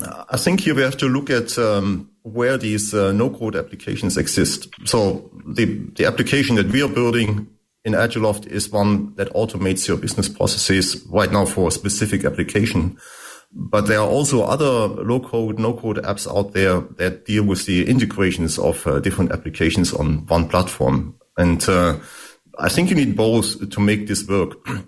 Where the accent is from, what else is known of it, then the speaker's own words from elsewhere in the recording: Germany; English is a second language; moved away as an adult; You might have heard from my accent that I'm actually German. So I started my career back in Germany a long time ago in ICT, first in engineering.